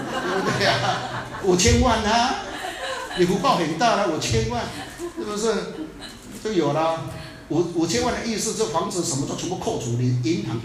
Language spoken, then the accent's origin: Chinese; Taiwan; 我们台湾人没有这个